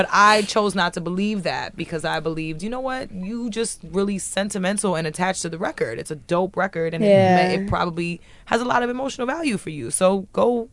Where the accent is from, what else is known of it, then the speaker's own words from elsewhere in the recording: New York City, New York, United States; also born or lived in Brooklyn / Bronx; I mean, I grew up in Chelsea.